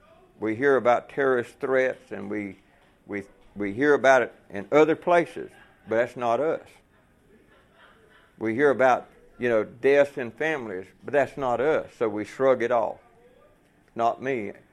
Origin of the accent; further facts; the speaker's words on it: Georgia, United States; I'm from South Georgia. We're kind of slow anyway.